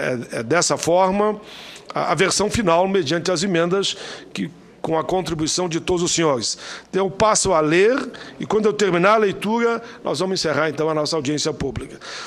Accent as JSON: {"language": "Portuguese", "region": "Rio Grande do Sul", "country": "Brazil", "said": "Eu sou do Rio Grande do Sul"}